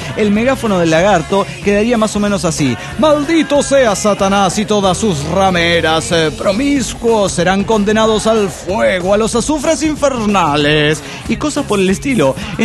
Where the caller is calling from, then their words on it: Mexico City, Mexico; del DF mexicano.